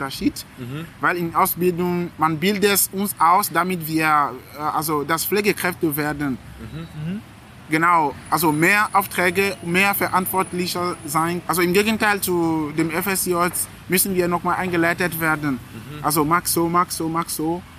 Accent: Togo; German is a second language; now in Germany; ich muss nochmal meinen Urlaub in Togo verbringen, meine Heimat.

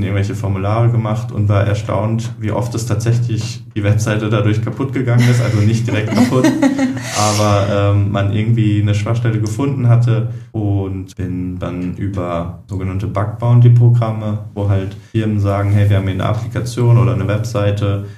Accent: North Rhine-Westphalia, Germany; born there; now in Saarland, Germany; Ich komme gebürtig aus dem Münsterland, wohne allerdings jetzt im Saarland

